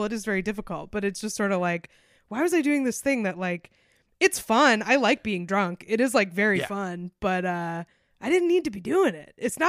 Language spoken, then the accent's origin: English; United States; For various reasons, I grew up near Maine.